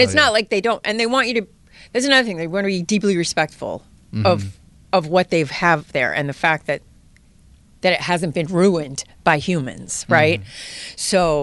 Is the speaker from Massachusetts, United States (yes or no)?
yes; Quincy, Massachusetts, United States; I'm from Quincy, and I can't beat Dave.